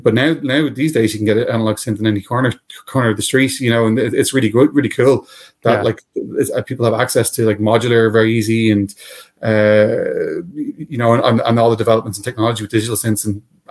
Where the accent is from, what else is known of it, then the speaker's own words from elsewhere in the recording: Dublin, Leinster, Ireland; Dublin City. Yeah.